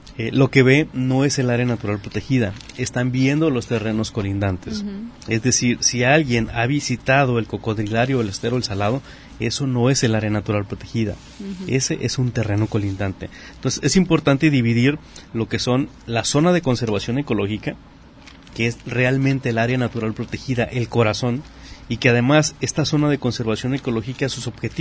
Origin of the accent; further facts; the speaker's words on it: Bahía de Banderas, Nayarit, Mexico; Y en general los que vivimos en Bahía de Banderas, porque yo soy de Bahía de Banderas, no soy de Puerto Vallarta.